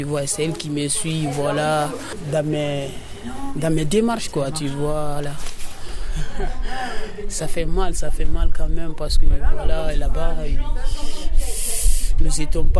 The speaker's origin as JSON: {"language": "French", "country": "Guinea", "moved": "yes", "lives_now": "Montpellier, France", "said": "Moi, j'ai quitté la Guinée en 2014."}